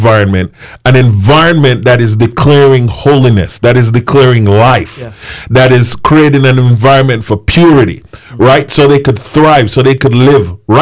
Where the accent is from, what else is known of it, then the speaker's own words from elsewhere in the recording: Jamaica; born there; I was born in Jamaica. I was a PK pastor's kid.